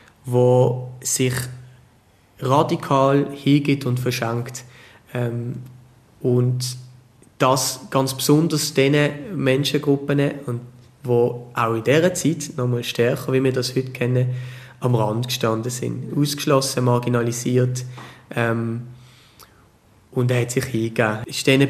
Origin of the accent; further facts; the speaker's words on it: Switzerland; gerade als Schweizer, als Schweizerin